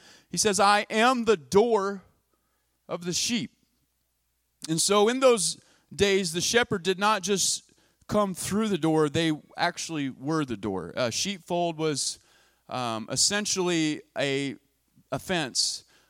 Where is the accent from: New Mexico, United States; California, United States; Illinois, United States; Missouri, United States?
New Mexico, United States; I grew up in near Santa Fe, New Mexico, out in the desert.